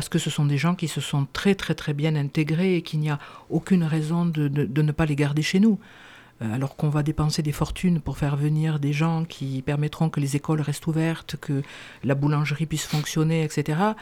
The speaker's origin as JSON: {"language": "French", "town": "Bar-des-Cévennes", "region": "Occitanie", "country": "France", "said": "Puisque moi je suis originaire d'ici aussi, je suis originaire de Bar-des-Cévennes"}